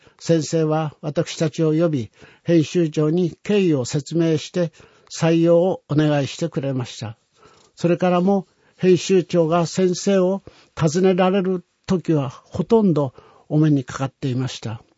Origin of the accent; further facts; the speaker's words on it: Hokkaido, Japan; どさんこ同士というせいか、長時間お話ができました。